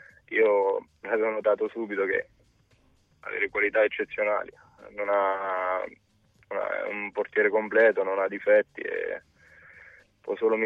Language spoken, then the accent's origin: Italian; Fermo, Marche, Italy; io sono nato a Fermo, vivo a Fermo